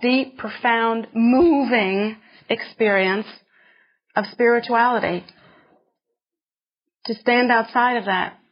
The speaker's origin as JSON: {"language": "English", "country": "United States", "said": "when you go to a place like India, as an American, you think, oh my gosh, the bathrooms, they are so weird."}